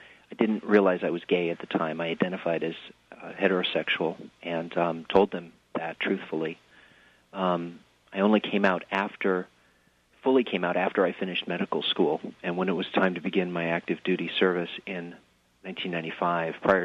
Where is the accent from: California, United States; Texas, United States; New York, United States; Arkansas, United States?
California, United States; San Francisco; here in my hometown of San Francisco